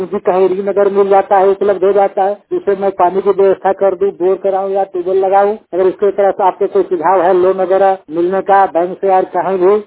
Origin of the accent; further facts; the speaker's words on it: Nawa Bazar, Jharkhand, India; मेरा डिस्ट्रिक्ट पलामू झारखंड का थाना नवा बाजार का हूँ। मेरा नजदीक शहर बाल्टनगंज पड़ता है। मैं किसान वर्ग से हूँ जरूर।